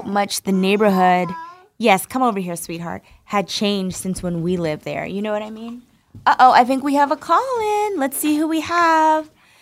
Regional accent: Linden, New Jersey, United States; I went by to see our old house in Linden, on Linden Avenue in New Jersey.

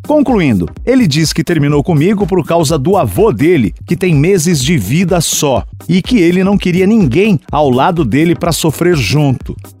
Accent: Belo Horizonte, Minas Gerais, Brazil; Tenho 19 anos, sou de BH.

